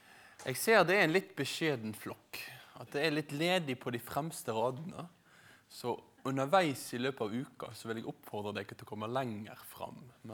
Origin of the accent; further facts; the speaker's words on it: Øygarden, Vestland, Norway; moved away; og vi bor rett her nede i gata. Egentlig kommer jeg fra Øygarden, så det er rett nordvest for Bergen, men jeg har nå de siste 9 årene holdt til her nord.